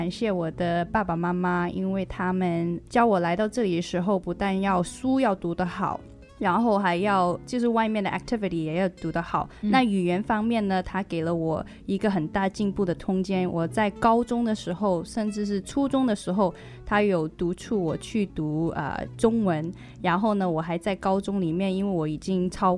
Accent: China; now in United States; 作为一位就是中国华人在美国特别特别 proud to 让别人知道嘿我是中国人

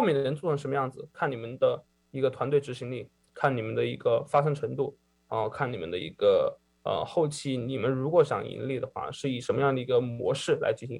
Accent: Chongqing, China; 对，从我家乡重庆出发的。

